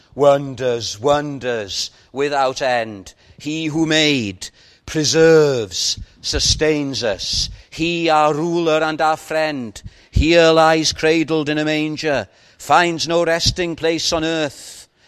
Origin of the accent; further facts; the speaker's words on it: Llandudno, Wales, United Kingdom; In my hometown of Llandudno, I've said this before probably, on the high street there's a church